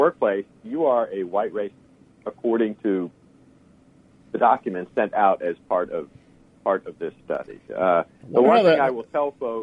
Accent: Huntsville, Alabama, United States; I'm from Huntsville, Alabama. And right next to Huntsville is a place called Redstone Arsenal.

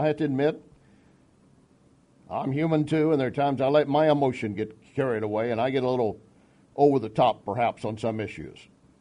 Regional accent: Austin, Texas, United States; born there; Austin, Texas, my home state. Austin itself, the city of my birth.

